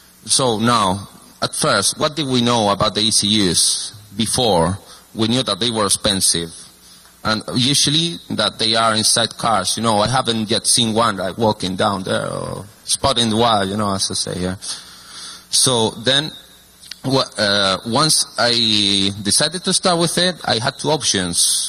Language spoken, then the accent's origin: English; Cadiz, Andalusia, Spain; I'm from Cadiz, and all that stuff, I'm not gonna talk again.